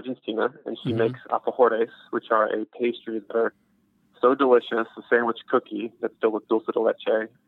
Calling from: Atlanta, Georgia, United States; I'm calling from Atlanta, Georgia.

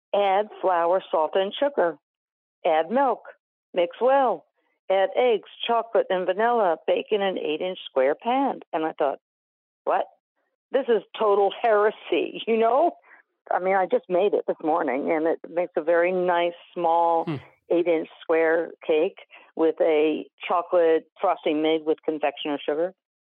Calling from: Pennsylvania, United States; I'm from Chester County, Pennsylvania, right outside of Philadelphia.

